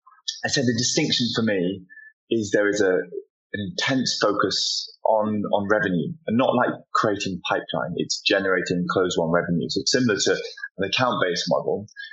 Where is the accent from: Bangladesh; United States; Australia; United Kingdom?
United Kingdom; I'm British